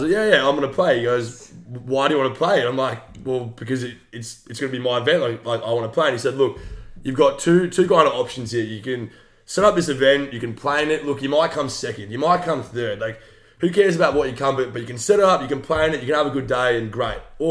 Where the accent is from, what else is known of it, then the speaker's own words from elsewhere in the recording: Hawthorne, Victoria, Australia; So look, pretty much I grew up in Hawthorne, but as soon as I finished school, moved to Carlton.